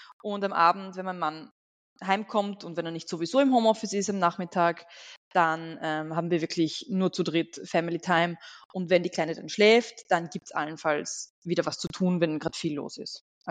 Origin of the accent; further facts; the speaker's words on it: Vorarlberg, Austria; born there; moved away as an adult; now in Vienna, Austria; Ich bin in Vorarlberg geboren, bin dann eben ausgewandert nach Wien nach der Matura